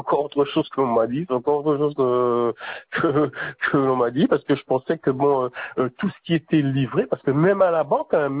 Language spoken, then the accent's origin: French; Le Gosier, Guadeloupe; now in Villenave-d'Ornon, France; Je suis de Gosier.